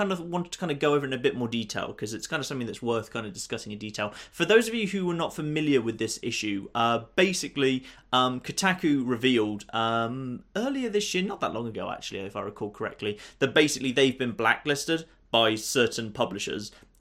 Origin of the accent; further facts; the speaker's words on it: United Kingdom; I don't say anything because I'm British